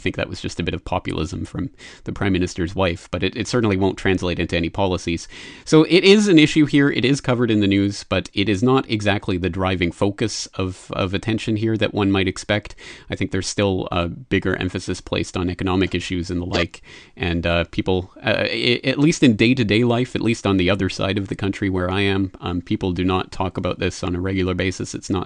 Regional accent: Canada; moved away as an adult; I'm actually Canadian, so I moved from Canada. But after I got out of university and in Canada, I was kind of looking for something to do. I ended up going to Ireland for a year to study at Trinity College Dublin.

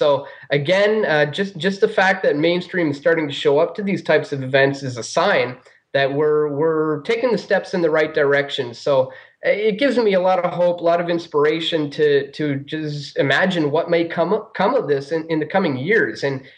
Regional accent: Canada; Well, of course, myself being a Canadian

